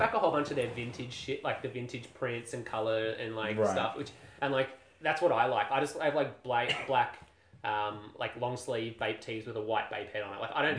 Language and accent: English; Australia; Like, that's the impression I get as an Australian. That's what my American friends tell me.